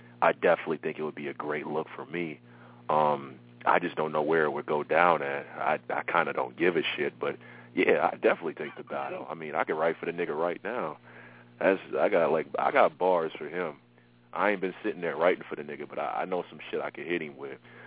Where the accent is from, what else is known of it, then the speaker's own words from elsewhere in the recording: Ohio, United States; I'm from Ohio, so it ain't much that goes on over there either